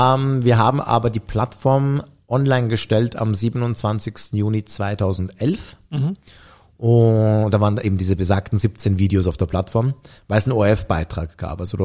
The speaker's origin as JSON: {"language": "German", "region": "Vienna", "country": "Austria", "tie": "born or raised there", "said": "also wir sind beide in Simmering aufgewachsen"}